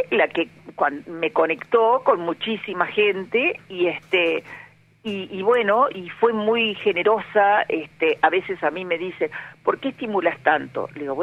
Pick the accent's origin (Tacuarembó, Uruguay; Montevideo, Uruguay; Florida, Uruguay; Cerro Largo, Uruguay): Tacuarembó, Uruguay; Yo soy de Tacuarembó.